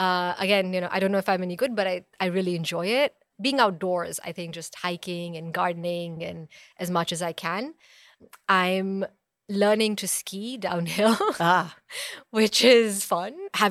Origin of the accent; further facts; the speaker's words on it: Punjab, India; moved away as an adult; also born or lived in Delhi; now in United States; So I grew up in India. I'm originally from Punjab, and that's where I was born. I was in Delhi for my undergrad, and then I first came to the U.S. for a master's at Yale.